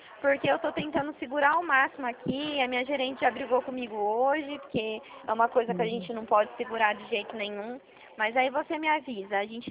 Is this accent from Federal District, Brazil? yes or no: no; Dracena, São Paulo, Brazil; Eu sou de Dracena, que eu falo da Central.